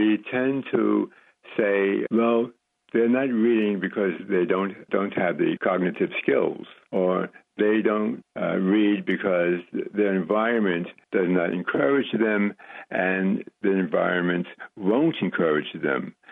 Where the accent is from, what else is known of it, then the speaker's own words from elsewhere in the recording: West Virginia, United States; born there; You mentioned before I was born in West Virginia.